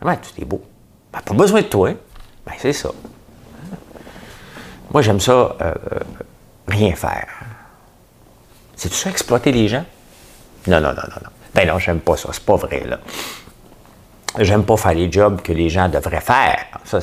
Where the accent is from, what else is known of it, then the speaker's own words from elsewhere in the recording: Notre-Dame-de-la-Paix, Quebec, Canada; mon coin, à Saint-André-Avelin, Saint-André-d'Avelin, hein, on est des Avelinois. Je viens aussi, ben, mon vrai village, c'est Notre-Dame-de-la-Paix, mais on était trop gênés de le dire. Maintenant, je suis fier de le dire. Et ça s'appelle les pacificiens. On est des pacificiens.